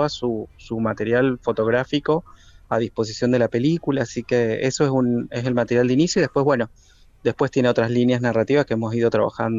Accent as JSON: {"language": "Spanish", "region": "Mendoza", "country": "Argentina", "said": "una parte importante del equipo de producción es también de la región"}